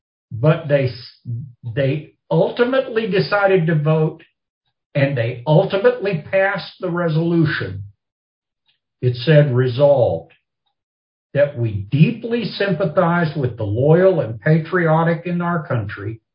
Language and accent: English; Kentucky, United States; Now, I grew up in Kentucky. I come from a family where some of my relatives fought for the North, some fought for the South